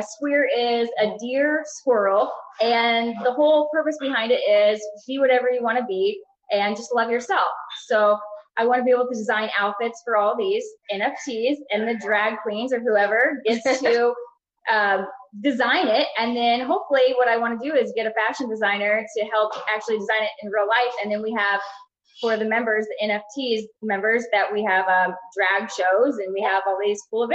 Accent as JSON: {"language": "English", "town": "Zionsville", "region": "Indiana", "country": "United States", "said": "So, I'm from Indiana. Zionsville, Indiana."}